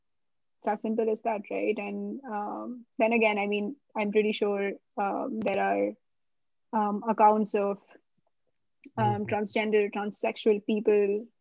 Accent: India; Like, I am bisexual, but I'm also Indian, also an immigrant, also a behavioral scientist, also a social researcher, right?

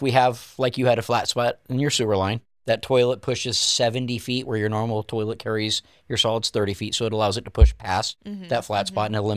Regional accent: California, United States; I'm from California. I make my own Mexican food.

